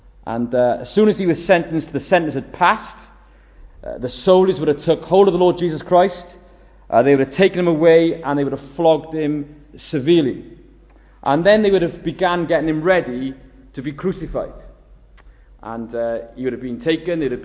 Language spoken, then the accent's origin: English; Wales, United Kingdom; I'm from the Welsh Valley, so I can look after myself